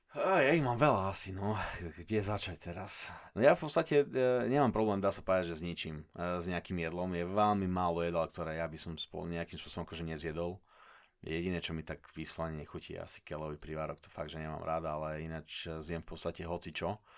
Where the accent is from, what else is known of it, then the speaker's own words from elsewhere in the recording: Košice, Košice Region, Slovakia; ja pochádzam z Košic, ja som sa narodil v Košiciach, čiže ja som Košičan, rodený, aj tu žijem celý život, ale môj otec je pôvodom zo Srbska.